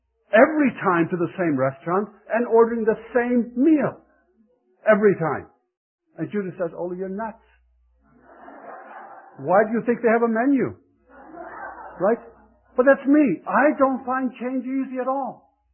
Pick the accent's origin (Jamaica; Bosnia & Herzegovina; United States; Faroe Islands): Faroe Islands; as I stood there on the pier in my hometown, after traveling all that way to the Faroe Islands, recognizing I was half hour late